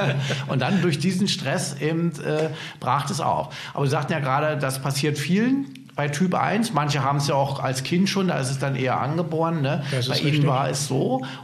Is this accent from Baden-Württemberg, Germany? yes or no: no; Köthen, Saxony-Anhalt, Germany; Ich komme ja aus Köthen. im schönen Anhalt